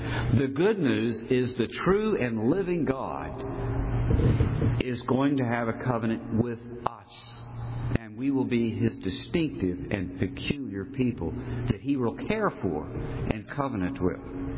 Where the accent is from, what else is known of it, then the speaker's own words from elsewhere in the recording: Richmond, Virginia, United States; When I grew up in Richmond, Virginia, when we drove down Monument Avenue, not surprisingly, there were monuments on it.